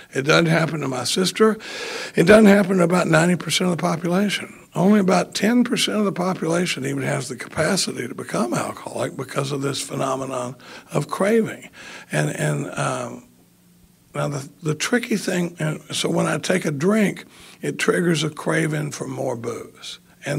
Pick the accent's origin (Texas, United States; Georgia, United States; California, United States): Texas, United States; Dallas; now in Austin, United States; I grew up in Dallas. I live in Austin now. I've been in Austin since 77